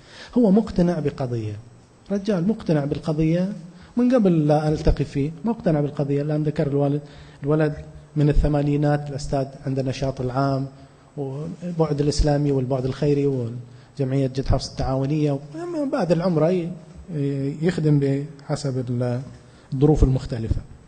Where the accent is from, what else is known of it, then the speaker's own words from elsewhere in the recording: Bahrain; moved away as an adult; هاجرت من البحرين وأنا صغير ما كنت أعرف أستاذ حسن، من عمري 19 سنة 18 سنة عشت برا البحرين، إلا ما رجعت في 92، ما كنت كبير يعني، كنت كان عمري 26 سنة أو 25